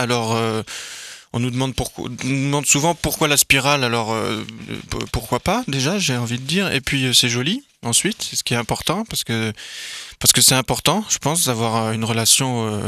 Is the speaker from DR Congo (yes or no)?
no; Nice, Provence-Alpes-Côte d'Azur, France; moi je suis de Nice aussi à la base. Et quand on est en Normandie et qu'on vient de Nice, c'est compliqué le climat. Donc voilà, c'est-à-dire qu'on est resté 3 ans en Normandie